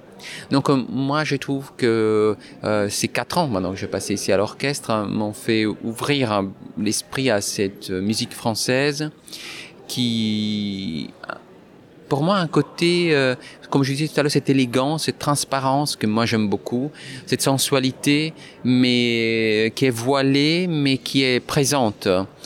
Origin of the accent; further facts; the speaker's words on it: Italy; French is a second language; moi je suis italien, vous entendez l'accent, évidemment. Moi, je l'entends moi-même en parlant.